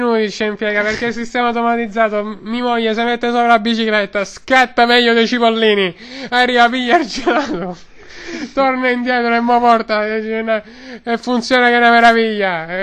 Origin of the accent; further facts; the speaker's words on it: Rome, Lazio, Italy; Ma sono italiano sì, che certo, sono romano di Roma, italiano di Roma